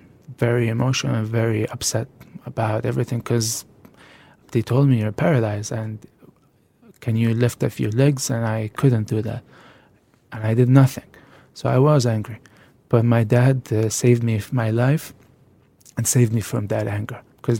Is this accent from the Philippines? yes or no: no; Gaza, Gaza Strip, Palestine; and then I said, hey, I'm from Gaza.